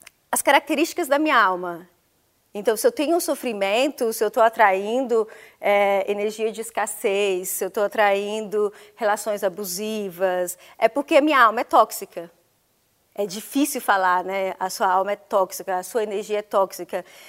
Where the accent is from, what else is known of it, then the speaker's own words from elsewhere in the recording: Minas Gerais, Brazil; Sou do interior de Minas Gerais, do sertão mineiro, muito machismo.